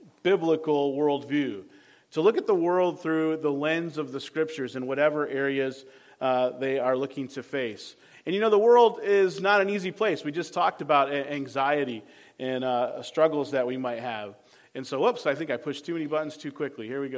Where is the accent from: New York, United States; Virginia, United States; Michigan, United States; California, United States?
Michigan, United States; Farwell; also born or lived in Midland; I grew up in northern Michigan, and I know you think you're in northern Michigan already, but I grew up in the Farwell-Clair area. So that's where my growing up days were spent.